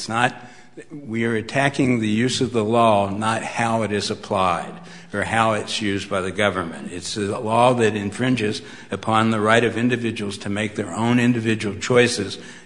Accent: Cincinnati, Ohio, United States; I'm from Cincinnati, Ohio, and I'm proud to be here

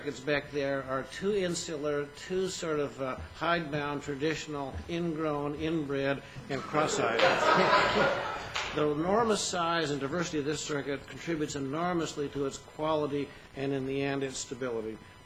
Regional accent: Seattle, Washington, United States; also born or lived in California; While I've lived in California for the last 30 years, I grew up in Seattle.

